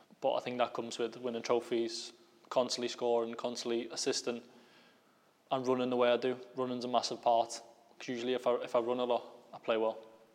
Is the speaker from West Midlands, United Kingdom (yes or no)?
no; Liverpool, North West England, United Kingdom; As a kid growing up in Liverpool, you just go to the gym with your mates and box.